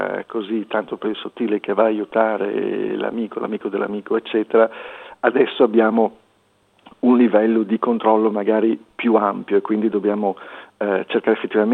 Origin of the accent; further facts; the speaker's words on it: Liguria, Italy; Sono Ligure, per cui in Liguria si festeggia con l'acqua